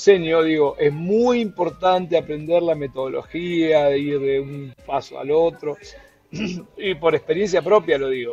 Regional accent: Mar del Plata, Buenos Aires Province, Argentina; born there; Yo nací en Mar del Plata

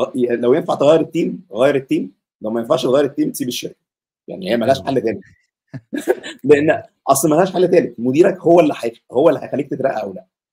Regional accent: Egypt; احنا عندنا في مصر والمناطق بتاعتنا شوية عندنا شوية حساسية من موضوع السن والأقدمية ده.

